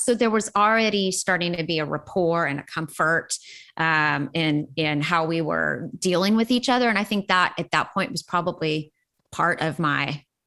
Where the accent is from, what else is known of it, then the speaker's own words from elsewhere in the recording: Pittsburgh, Pennsylvania, United States; now in Nashville, United States; a town called Pittsburgh. My parents were both musicians. My dad taught woodwinds at the university in my hometown, and my mom was a flutist.